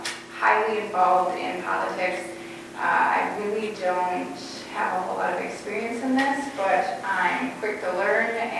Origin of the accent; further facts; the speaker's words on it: East Jordan, Michigan, United States; now in Boyne City, United States; I've been a resident of Boyne City for 4 years. I was born and raised originally in East Jordan.